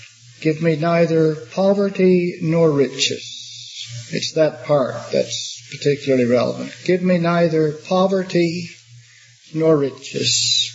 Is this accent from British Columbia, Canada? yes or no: no; Newfoundland and Labrador, Canada; I grew up in Newfoundland. On the south coast, I wasn't raised in a Christian family, a little old fishing village on the south coast.